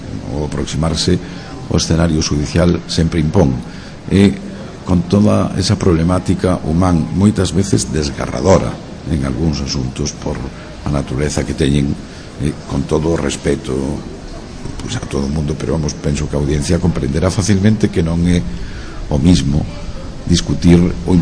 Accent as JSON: {"language": "Galician", "region": "Galicia", "country": "Spain", "said": "aproveitando non só que estou na miña terra, sino que estou tamén nun medio galego"}